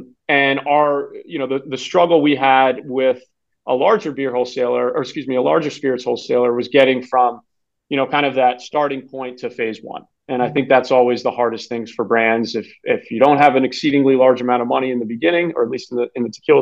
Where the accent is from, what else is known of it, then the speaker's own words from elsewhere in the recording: Virginia, United States; We wanted to actually build the business where my hometown is, or I grew up in the Mid-Atlantic, so Northern Virginia.